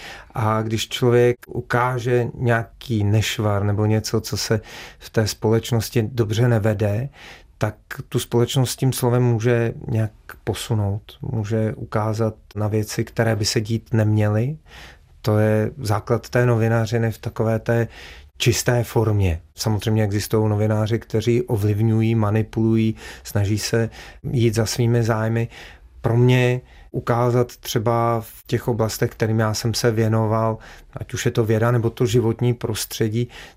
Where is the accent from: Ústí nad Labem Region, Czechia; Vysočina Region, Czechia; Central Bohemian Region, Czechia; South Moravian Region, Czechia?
Ústí nad Labem Region, Czechia; Teplice; A já jsem dětství strávil v Teplicích a Teplice to je úžasné město.